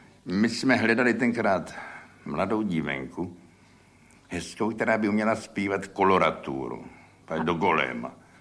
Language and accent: Czech; Prague, Czechia; Já si vidíš, jaký jsem Pražák.